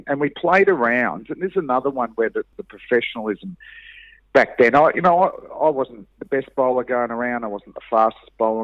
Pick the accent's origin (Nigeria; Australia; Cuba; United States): Australia; they're bowling what we would call probably as an Australian length on non-swinging pitches.